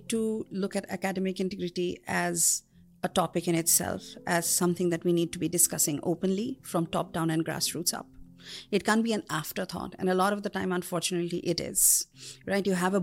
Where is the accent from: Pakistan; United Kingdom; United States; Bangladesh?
Bangladesh; first language Bengali; English is a second language; I'm from Bangladesh. So Bengali is my language.